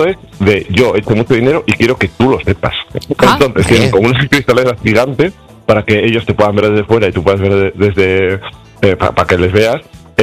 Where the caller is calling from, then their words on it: Viñegra de Abajo, La Rioja, Spain; Pues yo os llamo de Viñegra de Abajo, un pequeño pueblo de La Rioja, de la comarca de las Siete Villas.